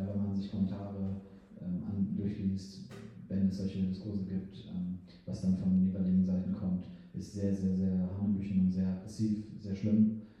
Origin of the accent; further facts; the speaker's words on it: Kosovo; also born or lived in Albania; now in Germany; Wir sind aus dem Kosovo, aus Albanien, aus der Region, aber trotzdem leben wir hier. Wir sind hier zur Schule gegangen.